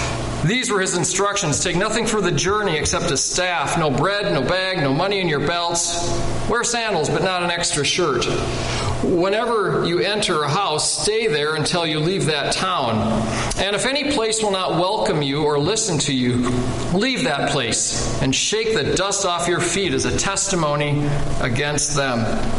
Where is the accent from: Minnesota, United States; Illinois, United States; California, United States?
Minnesota, United States; Luverne; And I am from Minnesota as well, not from Fergus Falls. I'm from a little town in the corner here called Laverne.